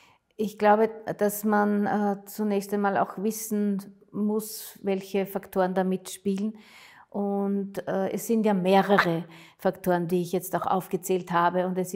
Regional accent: Austria; Damals war es ja noch ganz streng bei uns in Österreich.

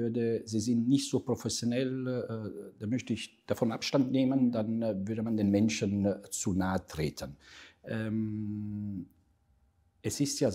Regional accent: Italy; Als Italiener war ich zu einem großen, namhaften italienischen Konzern.

